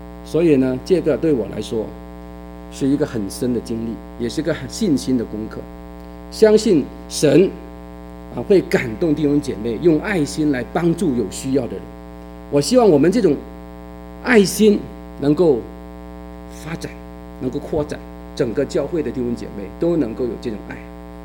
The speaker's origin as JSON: {"language": "Chinese", "country": "Hong Kong", "said": "我们香港人看不起中国来的人，中国人呢，对我们香港人呢，可能也看不起。"}